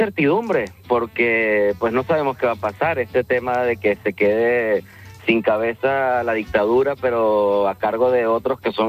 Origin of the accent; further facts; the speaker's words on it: Venezuela; yo soy venezolano y para los venezolanos el 11 de abril es una fecha muy marcada